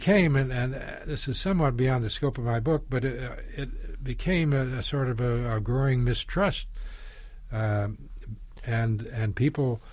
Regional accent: Indiana, United States; I was very much anti-Joe McCarthy and I came from Indiana.

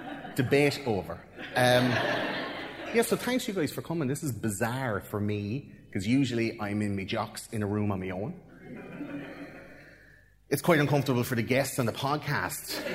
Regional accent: Ireland; I'm from Ireland

